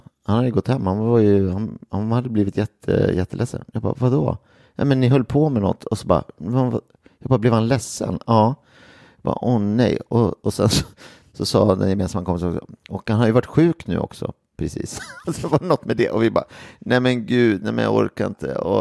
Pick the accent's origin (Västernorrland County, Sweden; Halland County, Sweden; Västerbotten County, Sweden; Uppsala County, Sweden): Uppsala County, Sweden; Gimo; När svenska landslaget i fotboll var på träningsläger i Gimo, vilket de är med jämna mellanrum då, där jag kommer ifrån